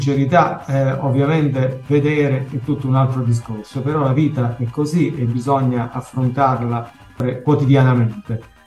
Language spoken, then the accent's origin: Italian; Lauria, Basilicata, Italy; anche dalle nostre parti, al sud, anche qui nella mia Lauria